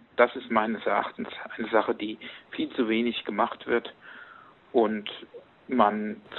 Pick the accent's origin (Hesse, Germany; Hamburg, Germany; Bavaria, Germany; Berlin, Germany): Hesse, Germany; Schlangenbad; Ich komme aus Deutschland, Flangenbad, Land Hessen.